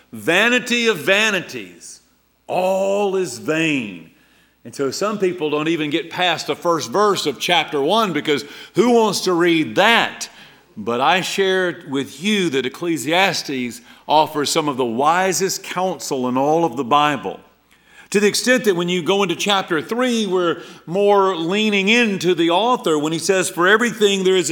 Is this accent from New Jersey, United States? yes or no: no; Eatonton, Georgia, United States; Now, I'm from Middle Georgia, Eatonton, Georgia. We have rolling clay hills there.